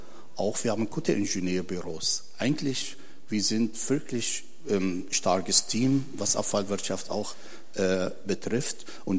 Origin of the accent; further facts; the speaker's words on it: Syria; German is a second language; now in Rostock, Germany; ich stamme aus Syrien, aber ich lebe schon mehr als 30 Jahre hier in Rostock.